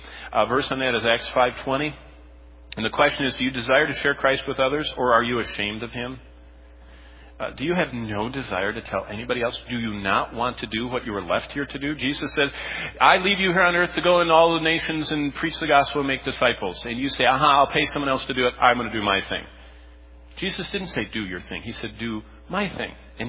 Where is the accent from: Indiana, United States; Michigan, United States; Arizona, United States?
Michigan, United States; when I grew up in the Baptist church in Michigan, fellowship meant pink punch